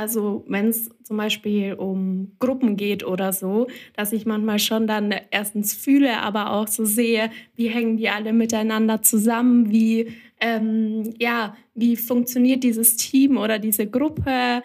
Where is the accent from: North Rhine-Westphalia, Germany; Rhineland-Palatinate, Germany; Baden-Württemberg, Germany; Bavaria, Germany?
Bavaria, Germany; Ich komme ursprünglich aus Bayern, bin aber wegen meiner Partnerin nach NRW gezogen.